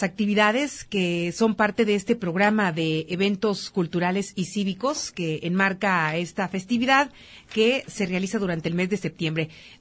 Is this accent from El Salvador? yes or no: no; Mexico; esta es también una forma de unirnos como mexicanos